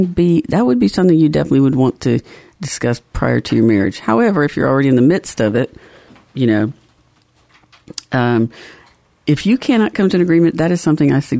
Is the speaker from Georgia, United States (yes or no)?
yes; Georgia, United States; Yeah, you know, when I was growing up, and we're from the South, I'm from Georgia, and, you know, we have all these sayings